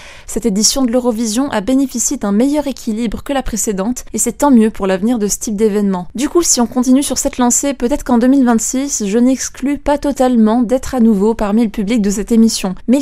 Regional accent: Switzerland; ça se déroule chez nous, en Suisse

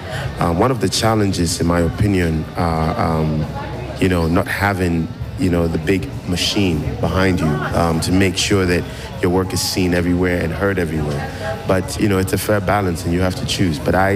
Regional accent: Ghana; French is a second language; now in New York, United States; Je viens du Ghana. Je vis à New York.

